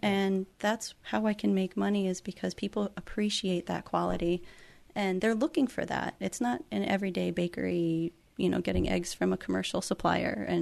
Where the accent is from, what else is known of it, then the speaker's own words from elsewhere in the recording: Connecticut, United States; I am from the Litchfield Hills, yes.